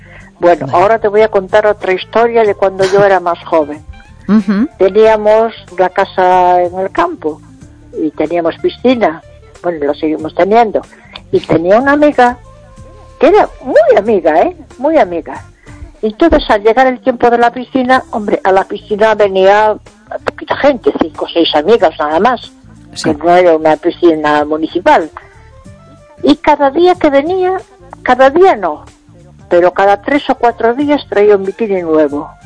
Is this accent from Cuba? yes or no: no; Vigo, Galicia, Spain